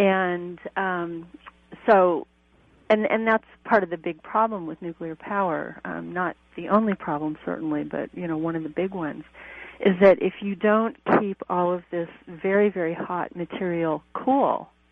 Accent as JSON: {"language": "English", "region": "California", "country": "United States", "said": "I'm from California, and I was in the 1971 earthquake, and I remember what that was like."}